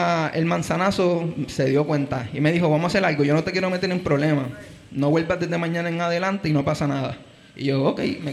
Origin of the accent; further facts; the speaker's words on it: Carolina, Puerto Rico; Yo soy de Carolina, pero mi papá es de Vega Baja